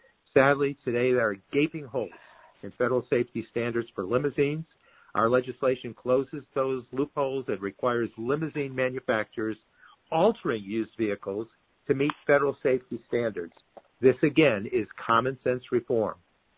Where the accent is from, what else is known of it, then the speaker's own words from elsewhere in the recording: Amsterdam, New York, United States; from my hometown of Amsterdam or had deep connections with that town. We're a town of about 18,000 people